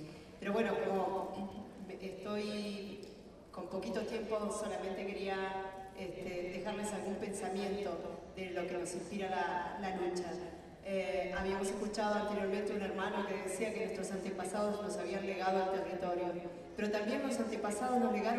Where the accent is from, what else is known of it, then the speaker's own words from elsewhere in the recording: Patagonia, Argentina; Vengo de la Patagonia Sur, de lo que hoy es Argentina, soy Mapuche, pertenezco a la organización Frente de Lucha Mapuche Campesino.